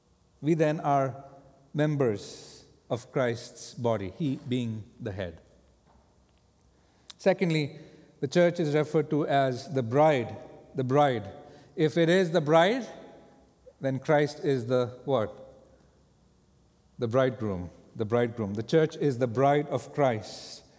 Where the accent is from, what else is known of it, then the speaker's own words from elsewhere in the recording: India; now in United States; And so coming and being born and raised in India, I never had any doubt that if I meet believers here in the U.S., that I would be able to connect with them